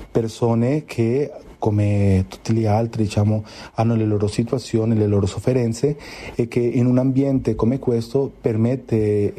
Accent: Colombia; now in Jordan; anche perché io vengo dalla Colombia.

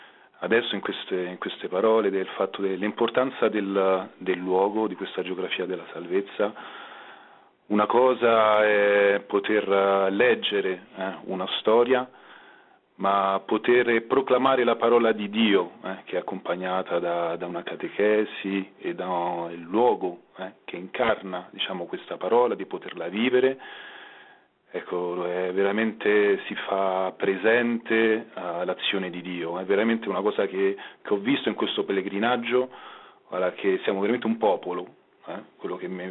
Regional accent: Rome, Lazio, Italy; io vengo da Roma e conosco molto male la mia città

